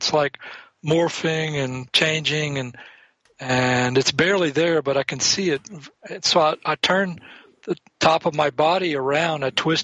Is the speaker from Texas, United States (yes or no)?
yes; Houston, Texas, United States; So I was born in East Texas, where there's more rednecks per square inch than any other place in the world. And at the age of eight, my parents divorced, and I was living in Houston, Texas.